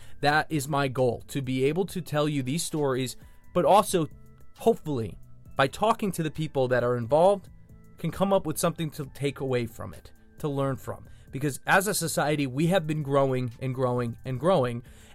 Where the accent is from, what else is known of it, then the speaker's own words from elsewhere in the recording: New York, United States; also born or lived in Connecticut; now in Indianapolis, United States; I've moved here from the East Coast. I'm originally from New York and Connecticut, and through my TV career have moved around.